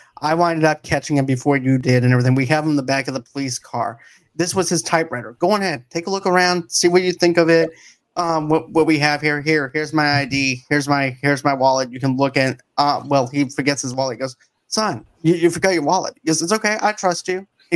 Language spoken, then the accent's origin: English; Boston, Massachusetts, United States; I'm from Boston, so